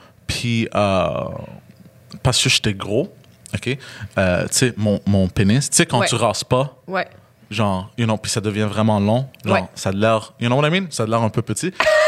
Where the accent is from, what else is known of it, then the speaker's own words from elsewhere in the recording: Montreal, Quebec, Canada; moi, je viens de Parc Extension, puis on est très agressif.